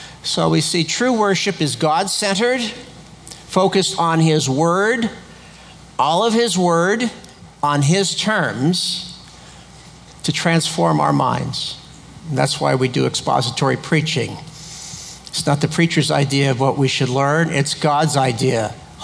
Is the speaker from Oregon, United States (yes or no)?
no; Encino, California, United States; just a couple blocks from where I grew up in Encino, California, in Southern California.